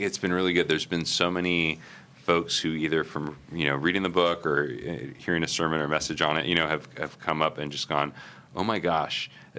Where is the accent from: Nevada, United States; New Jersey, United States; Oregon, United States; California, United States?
Oregon, United States; Keizer; I grew up in Salem, Oregon here, Kaiser, actually, just north of Salem.